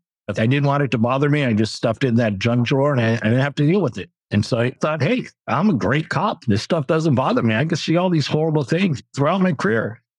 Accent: San Francisco, California, United States; I grew up in San Francisco. Always wanted to work for the police department there.

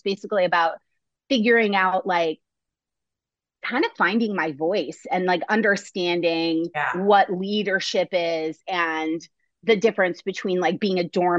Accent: Minnesota, United States; moved away as an adult; now in Los Angeles, United States; I moved to Los Angeles from Minnesota when I was in my early 20s

